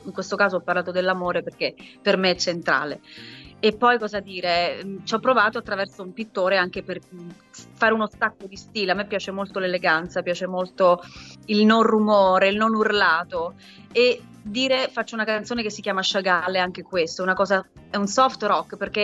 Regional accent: Sicily, Italy; io sono siciliana

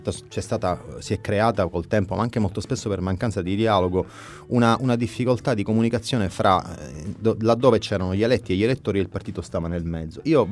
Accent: Sicily, Italy; io sono siciliano

